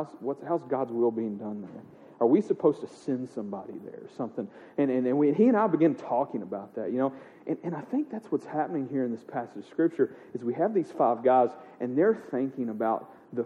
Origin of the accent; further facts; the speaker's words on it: Princeton, Kentucky, United States; now in Nashville, United States; I was from Princeton, Kentucky. It's like a nothing on the map, basically, in Western Kentucky.